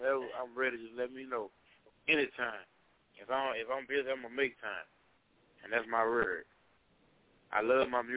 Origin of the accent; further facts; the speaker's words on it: Baton Rouge, Louisiana, United States; I'm from Baton Rouge.